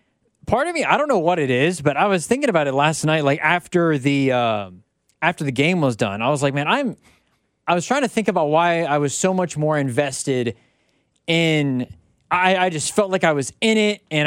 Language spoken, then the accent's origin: English; Indianapolis, Indiana, United States; Like, we're from Indianapolis, born and raised.